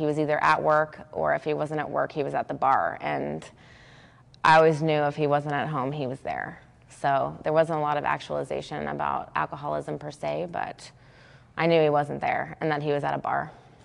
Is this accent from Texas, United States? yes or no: yes; Austin, Texas, United States; also born or lived in Louisville, Kentucky; I grew up in Austin. I was born in Louisville, Kentucky, which is why I have this hat, but most of my family's from Kentucky and Tennessee, but I grew up in Austin through college.